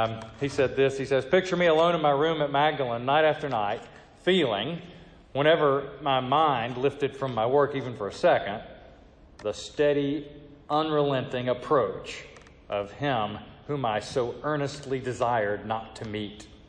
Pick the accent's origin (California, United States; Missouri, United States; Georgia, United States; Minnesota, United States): Georgia, United States; I'm a Christian because I was raised by Baptists in Georgia.